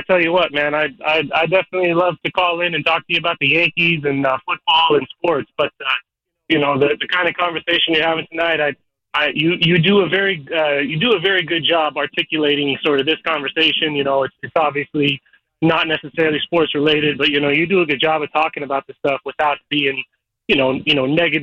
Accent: Canada; I'm actually from Canada, and my dad's side of the family, is from Canada.

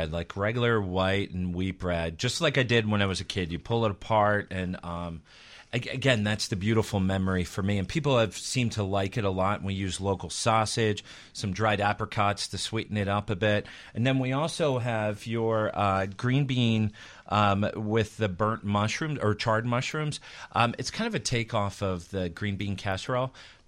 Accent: Philadelphia, Pennsylvania, United States; I grew up in Philadelphia, and I ended up out here.

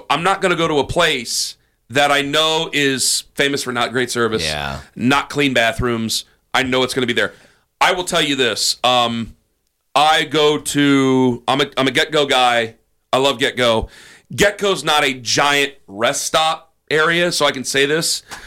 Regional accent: Canton, Ohio, United States; I'm actually like, no, I'm from Canton.

